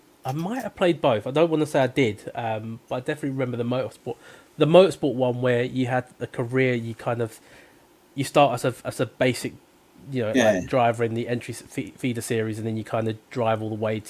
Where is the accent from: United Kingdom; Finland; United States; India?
United Kingdom; London; growing up in South London, which was incredibly rough.